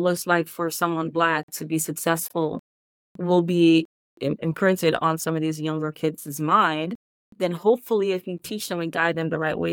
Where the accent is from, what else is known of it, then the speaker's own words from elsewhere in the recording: Jamaica; That's why I love Jamaican parents, and I'm Jamaican.